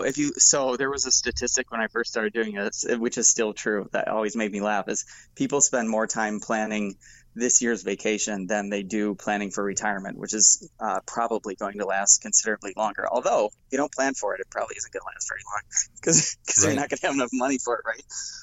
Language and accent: English; Milwaukee, Wisconsin, United States; I'm from Milwaukee. You know, I love that beer.